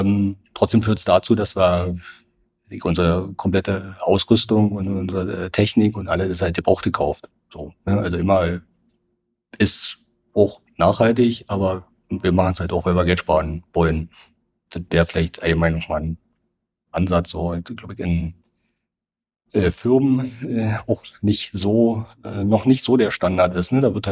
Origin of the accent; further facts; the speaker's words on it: eastern Germany, Germany; man ist da auf jeden Fall in so einer so ein bisschen schizophrenen Lage als Ostdeutscher, glaube ich.